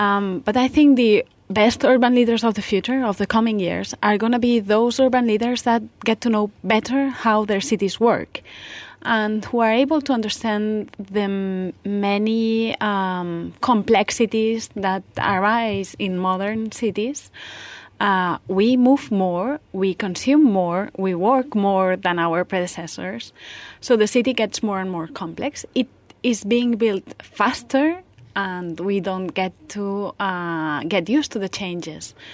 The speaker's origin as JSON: {"language": "English", "town": "Barcelona", "region": "Catalonia", "country": "Spain", "said": "I'm from Barcelona and I'm an architect by training."}